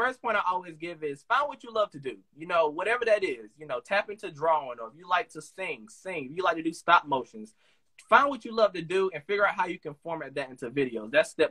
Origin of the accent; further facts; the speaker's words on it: Rockingham, North Carolina, United States; accent: country; I'm country. I'm originally from Rockingham, North Carolina.